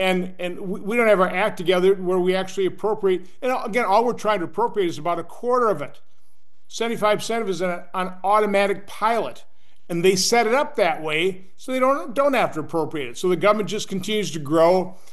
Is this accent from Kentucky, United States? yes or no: no; Oshkosh, Wisconsin, United States; now in Washington, United States; I'm an accountant from Oshkosh, Wisconsin, came here and never ran for office.